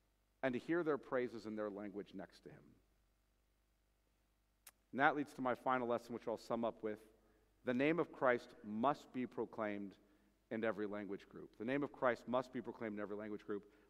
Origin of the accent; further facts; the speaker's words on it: California, United States; Now, as a Californian, seeing all the churches I saw coming in here